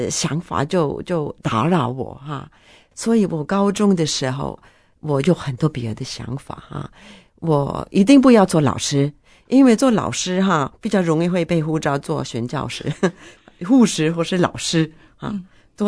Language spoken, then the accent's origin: Chinese; Norway; Chinese is a second language; 他听我是挪威人